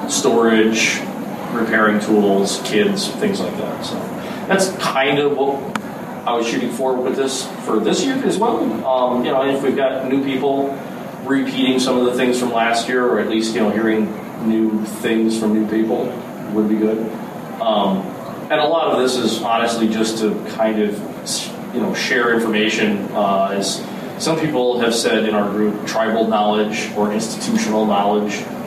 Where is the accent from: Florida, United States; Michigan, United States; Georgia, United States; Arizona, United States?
Florida, United States; Tampa; now in Milwaukee, United States; I grew up in Tampa. I moved up here about 12 years ago.